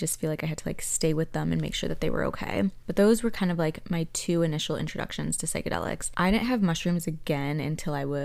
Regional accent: Northbrook, Illinois, United States; It was winter break in my hometown, Northbrook, Illinois, suburbs of Chicago.

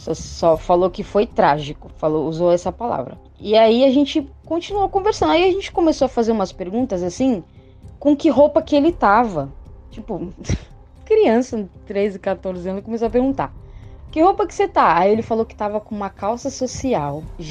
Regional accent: Santos, São Paulo, Brazil; eu sou de Santos, São Paulo.

